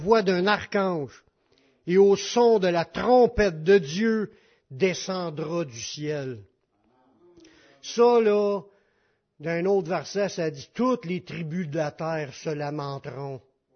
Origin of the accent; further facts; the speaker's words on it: Beauharnois, Quebec, Canada; On est des Beauharniens qui vivent à Beauharnois.